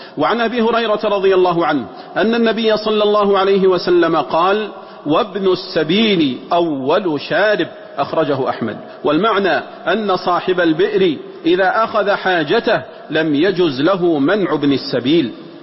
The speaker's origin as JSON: {"language": "Arabic", "country": "Saudi Arabia", "said": "واحفظ نحفظ بلادنا المملكة العربية السعودية من كيد الكائدين"}